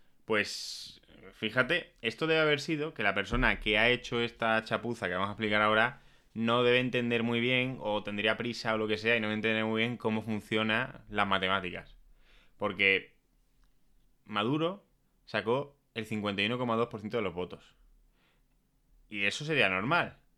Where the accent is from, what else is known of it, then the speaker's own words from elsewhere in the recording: Spain; pero los españoles no somos como los venezolanos, aquí tenemos nuestras instituciones y tal